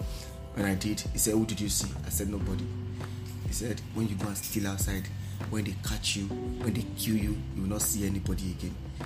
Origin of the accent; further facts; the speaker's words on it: Mushin, Lagos, Nigeria; I grew up in Mushi, Akala to be precise.